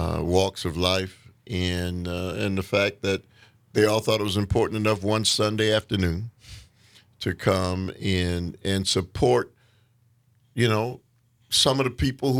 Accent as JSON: {"language": "English", "town": "Milwaukee", "region": "Wisconsin", "country": "United States", "tie": "born or raised there", "said": "if you look at West Lawn, and I've lived in the city my entire life, and I remember the old West Lawn."}